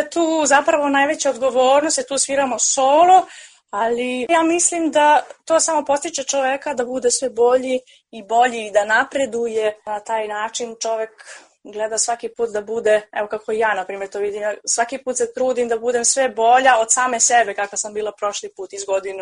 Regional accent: Ćuprija, Pomoravlje District, Serbia; Ja sam inače i rodom Ćupričanka, tako da sam tu svoje školovanje započela.

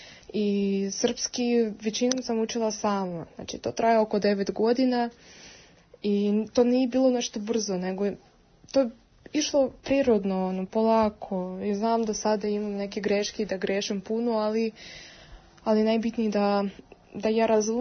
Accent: Moscow, Russia; Serbian is a second language; znači ja sam iz Moskve

